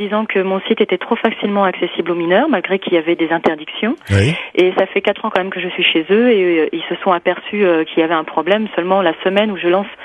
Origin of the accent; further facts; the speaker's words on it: Paris, Île-de-France, France; moi je suis parisienne, et ici on me reconnaît parce que j'ai pas l'accent du Sud.